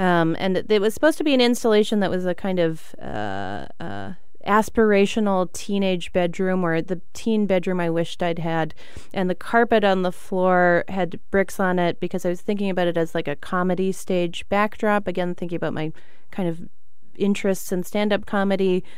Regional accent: Victoria, British Columbia, Canada; I'm from Victoria, British Columbia, on Vancouver Island. So as far west as you can go.

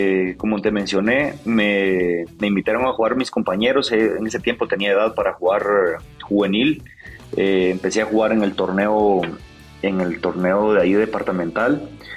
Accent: Jalapa, Guatemala; yo soy pues originario de Oriente, de Jalapa, para ser más específico

